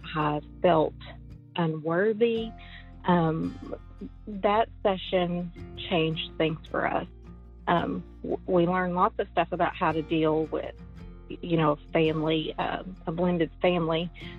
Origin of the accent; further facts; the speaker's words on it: Searcy, Arkansas, United States; I'm from Searcy, Arkansas, and I listen to the podcast via iHeartRadio.